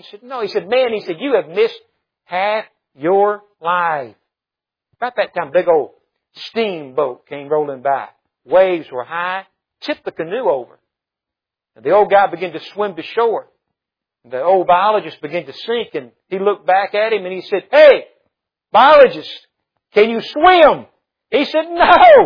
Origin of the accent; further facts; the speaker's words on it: Mobile, Alabama, United States; I'm actually from Mobile, Alabama. Not that that ought to impress you any, but that's really where I'm from.